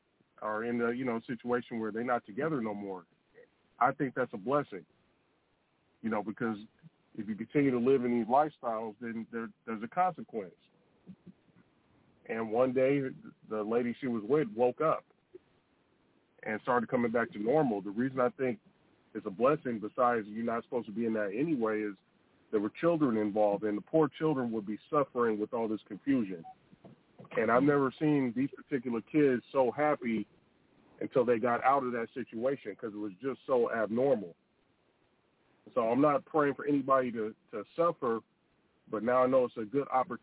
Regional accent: California, United States; Yeah, I'm from California, so I like pot liquor style greens too

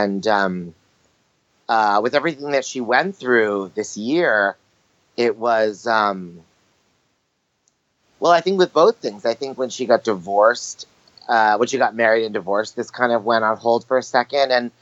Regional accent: Los Angeles, California, United States; now in New York, United States; Look, I was born in New York and I grew up in L.A.

